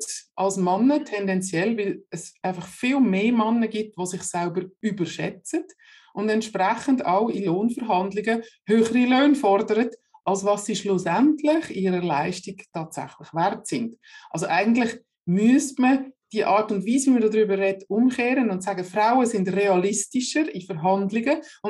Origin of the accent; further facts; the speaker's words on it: Netherlands; ich bin ja in Holland geboren und bin genetisch 100% Holländerin. Und wir sind ja so ein Seefahrervolk